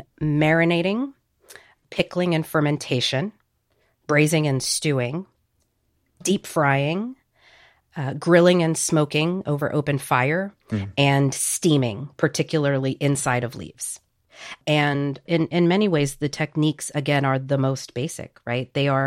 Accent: Puerto Rico; born there; You know, I was born in Puerto Rico and have always felt very tied to Puerto Rico.

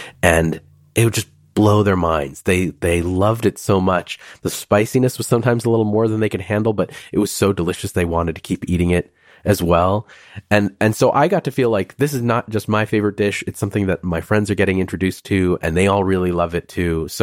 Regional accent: Maharashtra, India; My family is Marathi. We're from Maharashtra.

